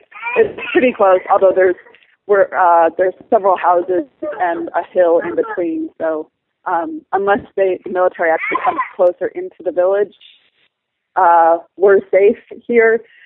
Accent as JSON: {"language": "English", "country": "United States", "lives_now": "Beit Omar, Palestine", "said": "I am an American who has lived in Beit Omar in the West Bank, which is in the northern district, off and on for the last almost 8 years."}